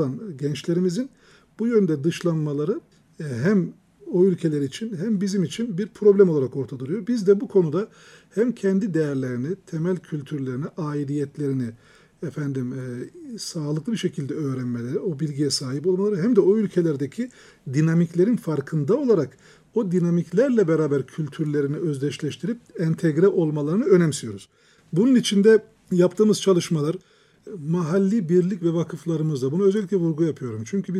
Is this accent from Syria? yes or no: no; Germany; benim ailem Almanya'da bir göçmen aileydi. Babam işçiydi Almanya'da. Çocukluğum orada geçti. İlkokulu orada okudum.